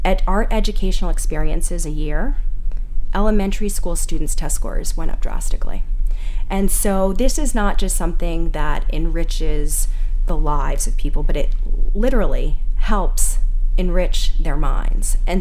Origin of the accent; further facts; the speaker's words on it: Cape Elizabeth, Maine, United States; a classmate of mine from growing up in Cape Elizabeth.